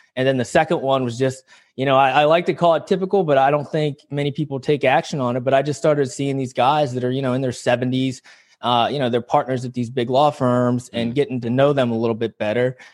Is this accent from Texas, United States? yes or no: no; West Virginia, United States; also born or lived in South Korea; I mean, I grew up in West Virginia. I was adopted when I was just a few months old from South Korea